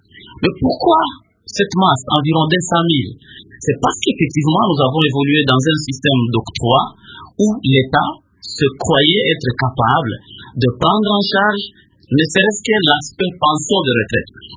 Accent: Kalemie, Tanganyika, DR Congo; Ouh là là, je viens de Calémie, je viens de Colossi, je viens de Litouri.

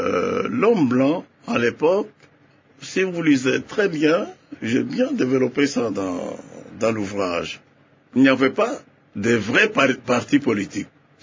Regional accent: Katanga, DR Congo; born there; Je suis notable parce que je suis né au Katanga.

